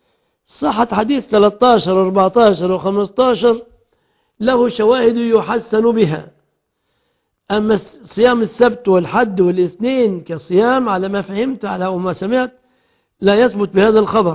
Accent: Egypt; أن يحفظ بلادنا مصر

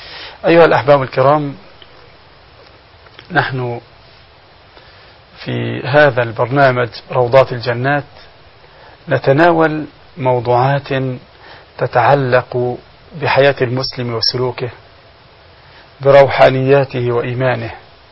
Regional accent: Egypt; نحن عندنا في مصر

